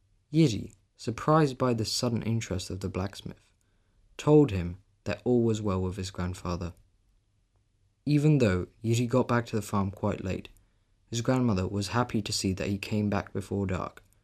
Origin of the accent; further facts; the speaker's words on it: Prague, Czechia; I'm 13 years old and I'm from Prague, Czech Republic.